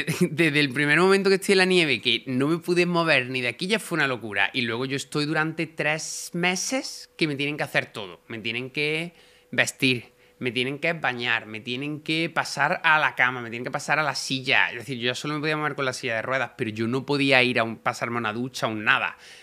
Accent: Córdoba, Andalusia, Spain; Sí, yo soy de Córdoba, he venido por la mañana muy temprano, he hecho tren hasta Madrid y de Madrid aquí en coche.

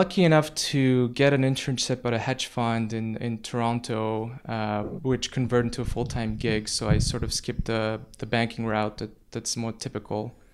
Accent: Geneva, Switzerland; English is a second language; also born or lived in Armenia; We moved to Switzerland, to Geneva, as my dad was working at CERN and was invited as a foreign scientist. And my mom joined, worked there as well. So spent 4 or 5 years there, growing up as immigrants

